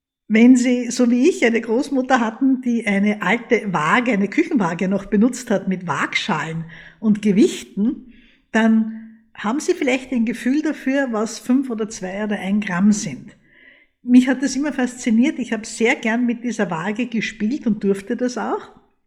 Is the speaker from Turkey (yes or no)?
no; Austria; Bei uns in Österreich haben die meisten so eine braunrote Kappe.